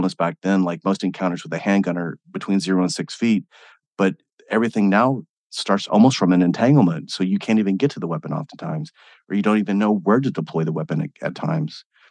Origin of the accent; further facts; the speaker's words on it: Midwest, United States; I grew up in the Midwest. So being there, there wasn't a whole, there was like Taekwondo and Karate, basically.